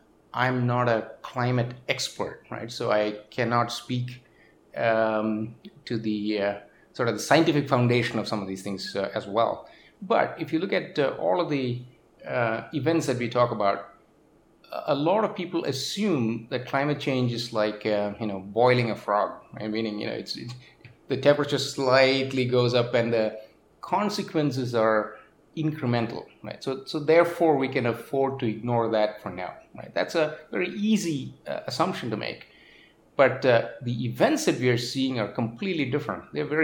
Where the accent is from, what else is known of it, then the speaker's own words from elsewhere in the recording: India; I grew up in India, I was doing my undergraduate there